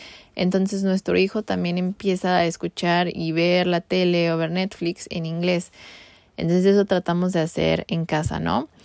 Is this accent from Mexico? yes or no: yes; Mexico; yo soy mexicana y mi esposo es alemán-holandés. Entonces, bueno, yo hablo español e inglés desde que estoy pequeña.